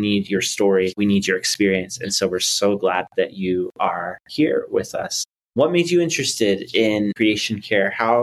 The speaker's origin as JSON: {"language": "English", "region": "California", "country": "United States", "tie": "born or raised there", "said": "I grew up in the Christian faith at a mega church in the densely populated suburbs of LA County"}